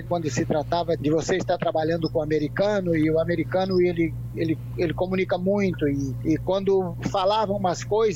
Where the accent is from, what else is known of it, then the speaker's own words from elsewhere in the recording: Governador Valadares, Minas Gerais, Brazil; moved away; Eu sou de uma cidade que chama Governador Valadares, Minas Gerais.